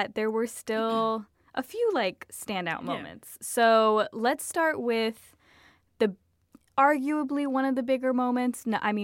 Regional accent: Louisiana, United States; but I'm from Louisiana, too. So it was really nice to be home.

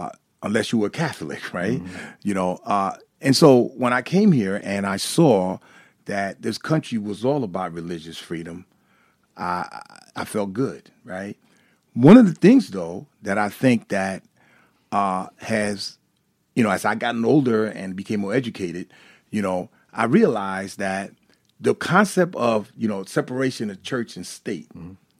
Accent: Panama; now in United States; I came from Panama to this country. So, almost all of us, except for the American Indians, you know, we're all immigrants.

